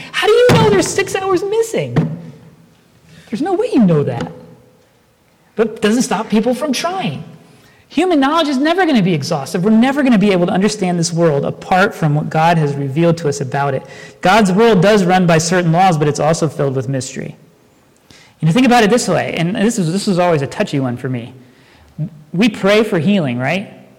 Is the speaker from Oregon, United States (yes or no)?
no; Dayton, Ohio, United States; They were from my hometown of Dayton, right?